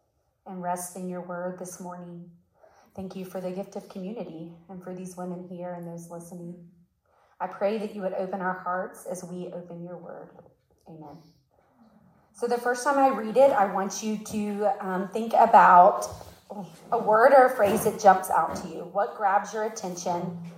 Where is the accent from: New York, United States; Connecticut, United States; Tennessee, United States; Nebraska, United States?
Tennessee, United States; Knoxville; moved away as an adult; now in Charlotte, United States; I'm from Knoxville, Tennessee. I moved to Charlotte 17 years ago, originally to go on Young Life staff